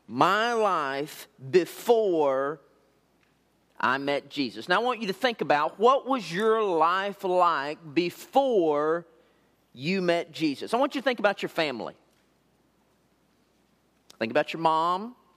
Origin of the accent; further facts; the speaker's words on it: Alvarado, Texas, United States; I grew up in Alvarado, Texas. This is about 25 miles south of Fort Worth at the intersection of I-35 and Highway 67.